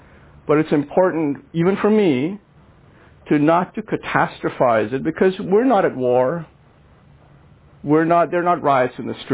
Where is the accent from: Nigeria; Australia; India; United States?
India; I grew up in India where there were riots in the streets, and I saw them firsthand.